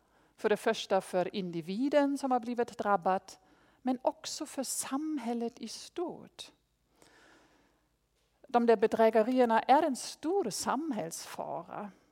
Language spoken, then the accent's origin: Swedish; Jämtland County, Sweden; now in Skåne, Sweden; när vi flyttade från Jämtland, från landsbygden där ner till ett villaområde i Skåne.